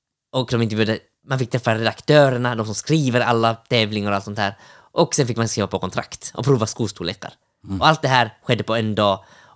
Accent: Finland; så att verkligen visa att jag var stolt finsk

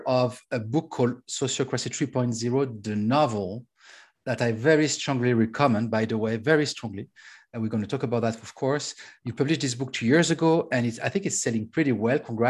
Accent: France; accent: French; English is a second language; You have my French accent, so it's going to be this globish style.

